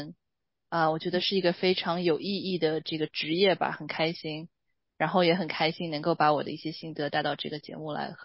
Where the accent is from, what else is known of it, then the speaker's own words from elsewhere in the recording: Suzhou, Jiangsu, China; moved away as an adult; now in United States; 我是中国的苏州出生长大的，来美求学，攻读的是法学院，之后在美国从事这个高净值客人的遗产和税务的规划15年有余了。